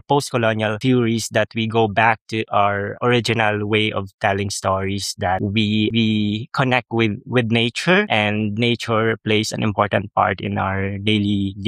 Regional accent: Philippines; Well, because I'm telling it from my own perspective as a regional filmmaker, as a Filipino, so it's based on lived experiences and our challenges, our struggles as a nation.

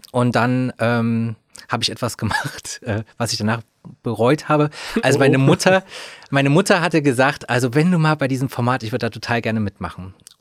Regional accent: Thuringia, Germany; Ich komme aus Thüringen, aus einer nicht sehr, sage ich jetzt mal, einer Stadt, die mit Fernsehen und Fernsehsendern oder Produktionsfirmen gut bestückt war.

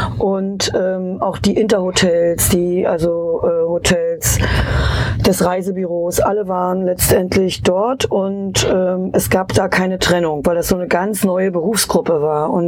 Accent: Prerow, Mecklenburg-Vorpommern, Germany; Nee, ich bin auf dem Darß aufgewachsen, auf dem wunderschönen Darß in Prerow.

